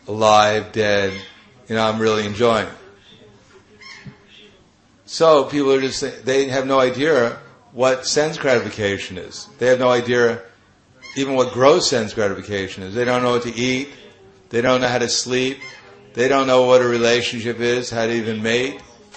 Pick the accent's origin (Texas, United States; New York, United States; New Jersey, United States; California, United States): New York, United States; Brooklyn; I grew up in Brooklyn, New York. And during that time, no one ever got divorced.